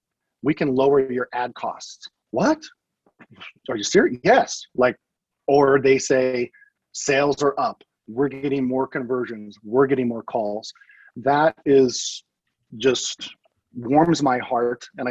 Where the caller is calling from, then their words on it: Boise, Idaho, United States; I'm down here in Boise, Idaho, in that market, the lovely Treasure Valley in not Iowa, in the center of the United States, but way out in the Northwest.